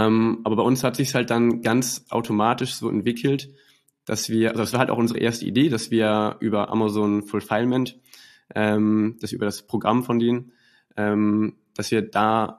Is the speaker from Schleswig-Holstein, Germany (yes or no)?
yes; Schleswig-Holstein, Germany; Ich komme aus Schleswig-Holstein.